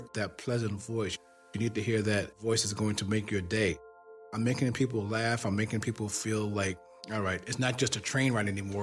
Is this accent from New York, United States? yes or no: yes; Brooklyn, New York, United States; born there; I was born in Brooklyn.